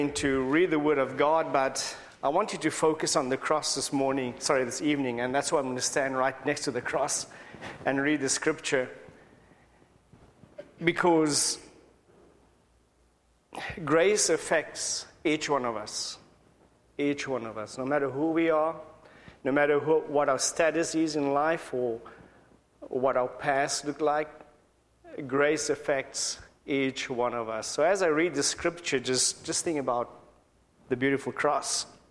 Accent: Cape Town, Western Cape, South Africa; moved away; I'm from Cape Town, South Africa, and I came here about 6 years ago

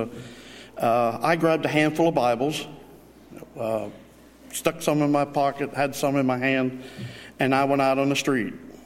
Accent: United States; ma'am, I said, I'm from the United States. I said, this is a copy of God's word.

